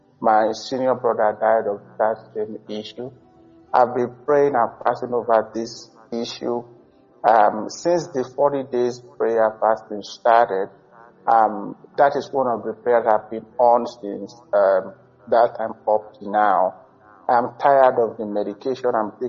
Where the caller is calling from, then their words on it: Canada; I'm calling from Canada.